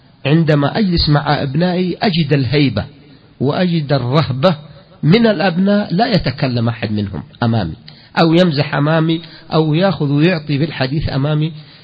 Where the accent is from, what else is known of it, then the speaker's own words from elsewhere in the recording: Saudi Arabia; احنا سعوديين ونرى انه احنا متمكنين من الدين